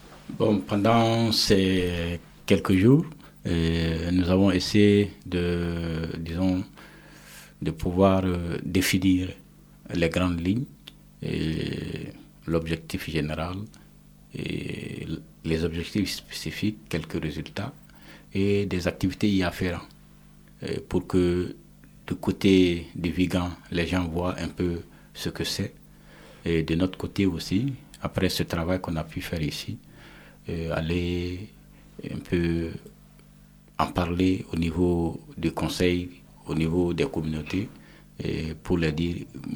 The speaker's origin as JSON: {"language": "French", "region": "Mopti", "country": "Mali", "said": "Et nous sommes du Mali, de la région de Mopti, dénommée 5e région."}